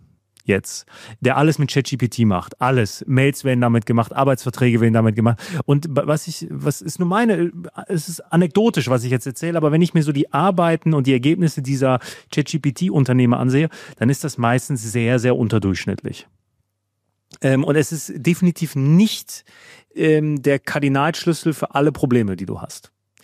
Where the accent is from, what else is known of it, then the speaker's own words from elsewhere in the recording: Germany; ich bin Deutscher, ich bin Korinthenkacker, ich denke deutsch, ich träume deutsch und ich bin auch von meinem ganzen Habitus deutsch